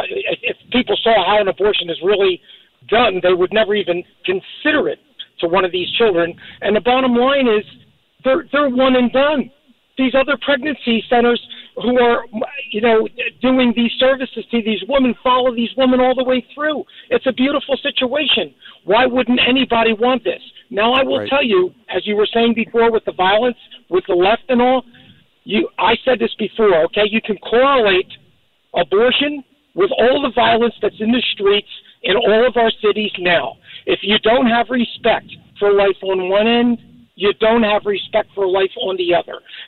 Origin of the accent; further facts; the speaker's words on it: Philadelphia, Pennsylvania, United States; Well, I'm from the Philadelphia area